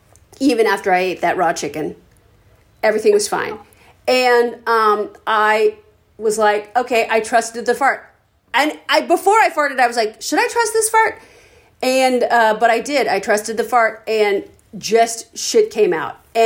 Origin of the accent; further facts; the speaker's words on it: San Francisco, California, United States; I'm from San Francisco